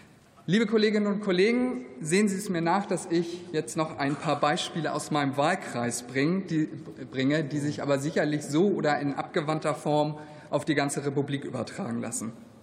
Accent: Husum, Schleswig-Holstein, Germany; Am Bahnsteig wartend erkannte mich eine Frau aus meiner Heimatstadt Husum

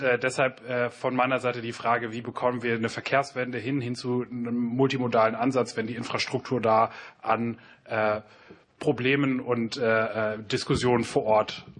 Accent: Lower Saxony, Germany; Ich komme selber aus Niedersachsen

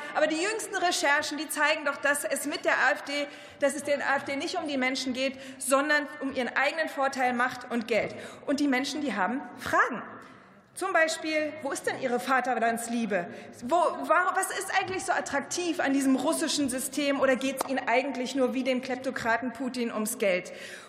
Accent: Cottbus, Brandenburg, Germany; Ein Fotograf aus Cottbus, meiner Heimatstadt

